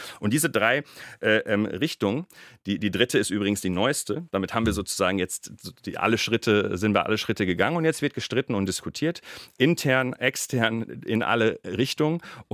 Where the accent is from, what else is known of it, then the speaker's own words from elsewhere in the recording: North Rhine-Westphalia, Germany; Ich würde sagen aus dem Ruhrgebiet, aber dann merke ich irgendwann schon, worauf Sie hinaus wollen und dann sage ich, meine Eltern sind aus Syrien